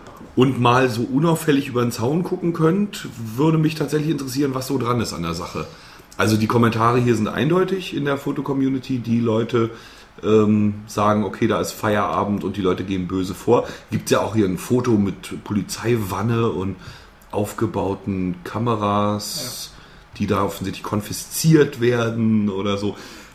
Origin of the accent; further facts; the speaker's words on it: Mecklenburg-Vorpommern, Germany; genau das ist es doch, was die Touristen suchen bei uns in Mecklenburg.